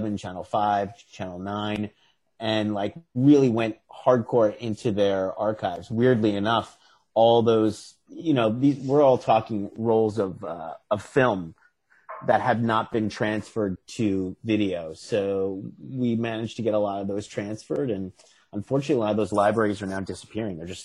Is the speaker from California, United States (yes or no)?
no; Staten Island, New York, United States; Well, I'm from New York, so I've always been interested in Son of Sam. I'm from Staten Island, New York